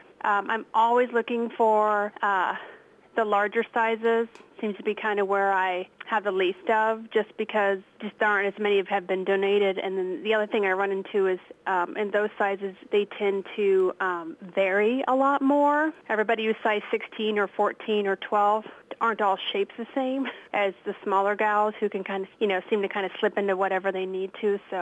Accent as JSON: {"language": "English", "town": "Wayland", "region": "Iowa", "country": "United States", "said": "I'm from Wayland, so obviously I include the Waco School District, but I get the word out to Washington and Winfield, Mount Pleasant, all the other surrounding schools."}